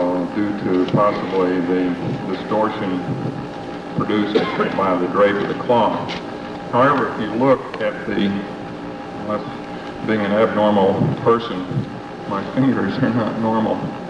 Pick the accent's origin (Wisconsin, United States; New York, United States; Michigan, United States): Michigan, United States; Ypsilanti; from Ypsilanti, Michigan, and I would like to ask a question of the pathologist